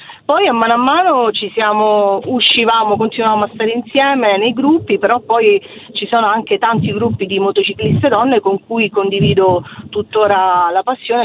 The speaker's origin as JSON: {"language": "Italian", "town": "Palermo", "region": "Sicily", "country": "Italy", "lives_now": "Rome, Italy", "said": "io sono palermitana, sono da 14 anni a Roma"}